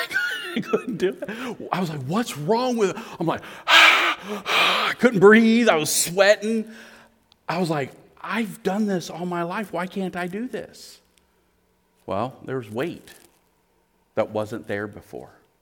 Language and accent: English; Maryland, United States; Growing up in Maryland, I mean, I wasn't exposed to banana pudding and barbecue.